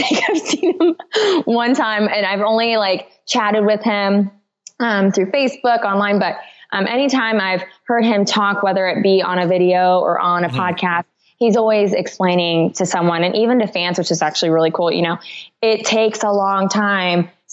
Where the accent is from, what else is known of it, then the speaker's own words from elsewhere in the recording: Indianapolis, Indiana, United States; now in Nashville, United States; And I'm from Indianapolis, Indiana.